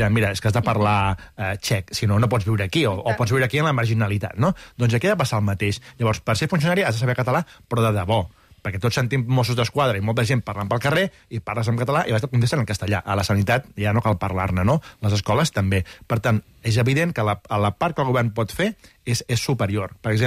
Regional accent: Catalonia, Spain; jo em vaig apuntar amb un euskaltegui per aprendre euskera, com a bon català

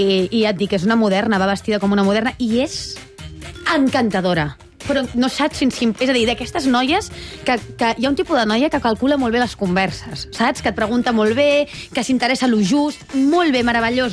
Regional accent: Cardedeu, Catalonia, Spain; I jo soc de Cardedeu.

